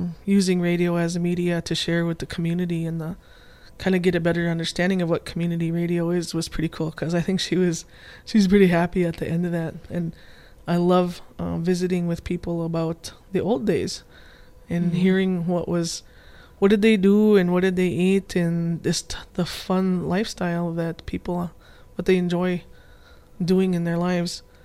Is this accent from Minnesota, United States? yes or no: yes; International Falls, Minnesota, United States; I grew up in International Falls, and we called that Duck, Duck, Gray Duck.